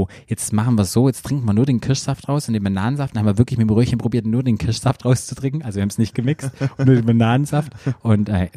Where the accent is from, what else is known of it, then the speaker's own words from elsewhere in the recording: Southern Germany, Germany; Ich komme ja aus dem Süden Deutschland, da trinkt man immer Cola und Weizenbier.